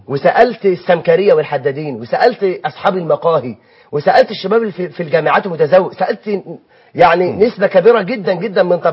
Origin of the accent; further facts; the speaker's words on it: Egypt; فبدأت ان انا التقي بكثير جدا من مشايخنا عندنا في مصر